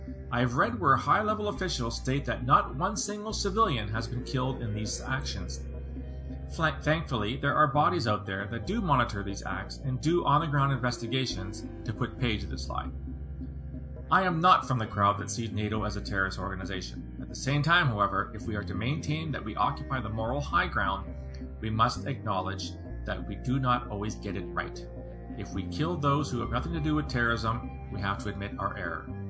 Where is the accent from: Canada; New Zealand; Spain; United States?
Canada; I am Canadian, and I worked in counterterrorism for the Canadian Security Intelligence Service, or CSIS